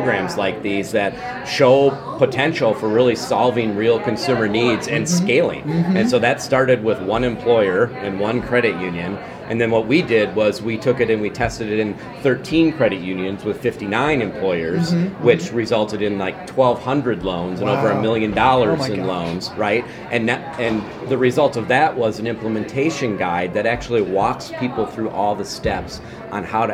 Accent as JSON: {"language": "English", "region": "Minnesota", "country": "United States", "said": "I think it's in Minnesota, where I'm from, and if you tell from my accent, Minnesota."}